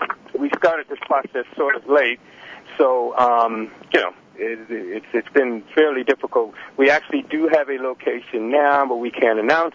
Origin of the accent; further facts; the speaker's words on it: Los Angeles, California, United States; I'm born and raised in Los Angeles. I was looking around me and I'm seeing, the community is becoming more and more Hispanic.